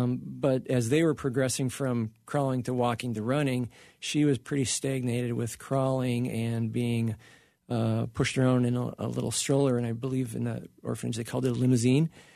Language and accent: English; Wales, United Kingdom; So I'm Welsh, and so I have to promote the leek, which is really important to that culture.